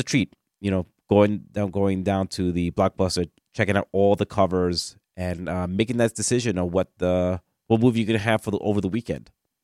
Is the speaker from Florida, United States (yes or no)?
no; Bronx, New York, United States; I grew up in the Bronx